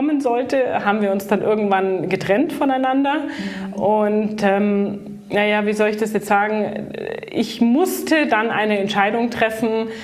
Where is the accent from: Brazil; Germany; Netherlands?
Germany; Bavaria; Also groß geworden bin ich im Großraum München.